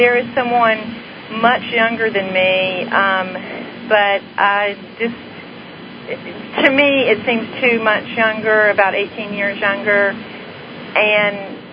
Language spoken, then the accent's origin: English; the South, United States; Oh, I was just going to say, especially growing up in the South, where it's, you know, almost prerequisite, you know, to marry and have children.